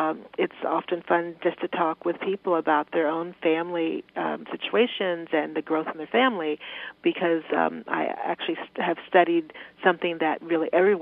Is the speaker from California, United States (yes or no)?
no; Missouri, United States; I grew up not in New York. I grew up in Missouri in a very small rural community.